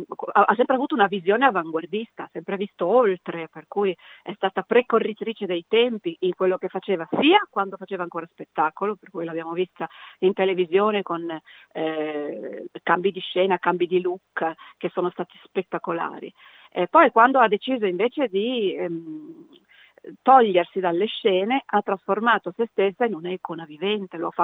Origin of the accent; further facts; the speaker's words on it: Bologna, Emilia-Romagna, Italy; also born or lived in Vignola; Bologna è la mia città natale, anche se poi io mi sono trasferita in provincia di Modena per un po' di tempo, sono stata a Vignola, sono stata anche in altri paesi modenesi, però io sono nata e sono adesso a Bologna.